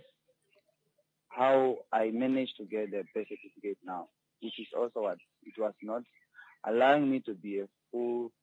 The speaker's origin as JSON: {"language": "English", "town": "Tsumeb", "region": "Oshikoto", "country": "Namibia", "tie": "born there", "said": "I was born in Namibia by Angolan parents."}